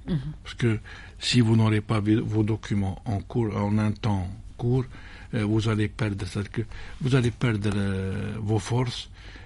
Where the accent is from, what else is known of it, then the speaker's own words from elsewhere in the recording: Algeria; On est algérien quand même.